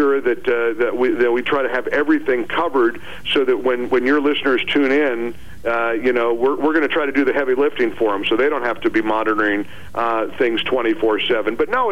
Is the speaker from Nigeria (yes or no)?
no; Dayton, Ohio, United States; also born or lived in Albany, New York / Greenville, South Carolina; now in New York City, United States; Started out as a local host as a teenager, like many of us did, in my hometown in Ohio, Dayton, Ohio, actually, and went on to Albany, New York, Greenville, South Carolina, Albany, New York, and then New York City, where we're based.